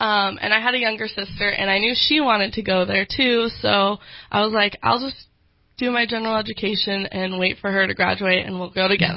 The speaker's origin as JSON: {"language": "English", "town": "Eureka", "region": "California", "country": "United States", "said": "So I am from Eureka, California. I graduated from Eureka High."}